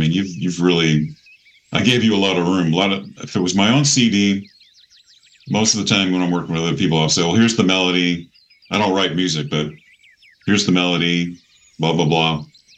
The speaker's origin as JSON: {"language": "English", "town": "San Francisco", "region": "California", "country": "United States", "tie": "born or raised there", "said": "I grew up in San Francisco, and I came up playing in Irish bars in San Francisco and playing oldies."}